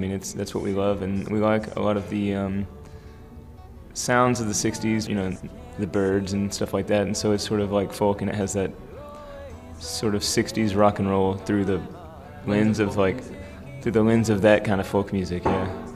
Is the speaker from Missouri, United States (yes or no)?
no; Kentucky, United States; And our music is influenced by bluegrass, and we're from Kentucky, and so there's a lot of the old time and bluegrass